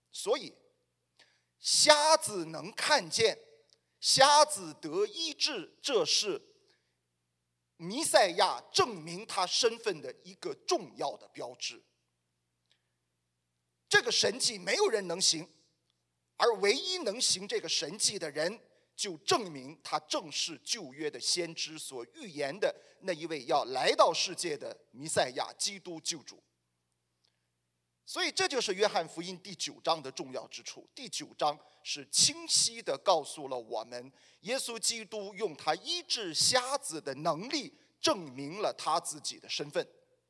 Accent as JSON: {"language": "Chinese", "country": "China", "said": "包括我们中国人的民间的信仰，我们都会很习惯性的把苦难和罪恶联系到一起"}